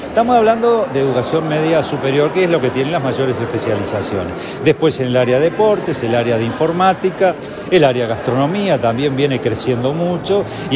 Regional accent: Cerro Colorado, Florida, Uruguay; Bueno, mi pueblo Cerro Colorado, ahora vamos a abrir en Punta del Diablo

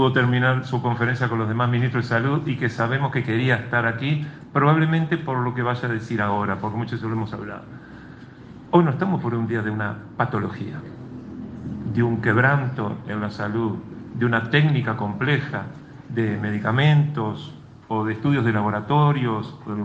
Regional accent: Carmelo, Colonia, Uruguay; recién nacida en mi pueblo, en Carmelo

